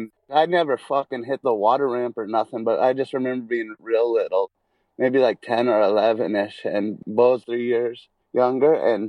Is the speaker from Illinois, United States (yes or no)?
no; Mammoth Lakes, California, United States; also born or lived in June Lake / Portland / Oregon / Washington; Mammoth, mostly. When I was real little, I was born at UCI, but most of my life was Mammoth, and then lived in June Lake and then moved up to Portland